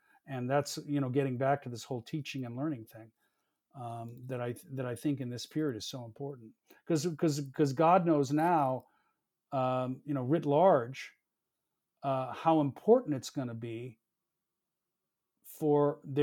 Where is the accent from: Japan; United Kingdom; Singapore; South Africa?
Japan; I grew up in Japan, as you know, partly